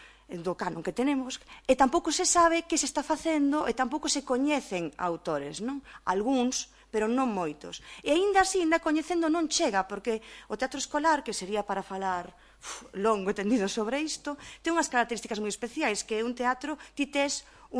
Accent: Maniños, Galicia, Spain; son de Maniños, e se coñece desa zona, está a Fene, e logo unha das parroquias semirurais en Maniños que está pegada a Mugardos.

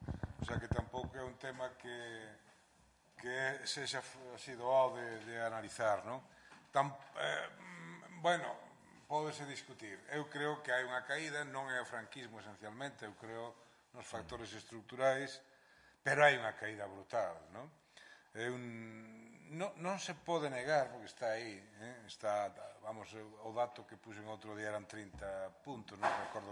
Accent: Santiago de Compostela, Galicia, Spain; eu aprendín galego na rúa en Santiago, bueno, en a aldea tamén, pero vamos, en Santiago.

